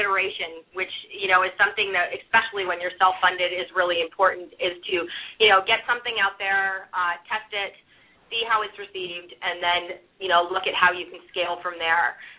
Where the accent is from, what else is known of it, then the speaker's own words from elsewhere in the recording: Canada; now in United States; You know, I'm originally from Canada.